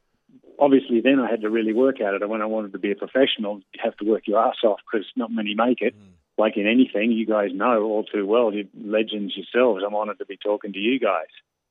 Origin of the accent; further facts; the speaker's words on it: Brisbane, Queensland, Australia; We had a lot of good kids growing up in Queensland in the Brisbane area when I was young.